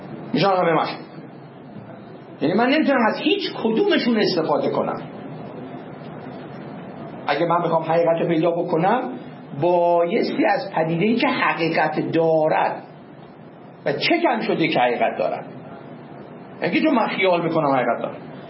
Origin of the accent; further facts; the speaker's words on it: Tehran, Tehran Province, Iran; born there; یعنی من تو تهران متولد شدم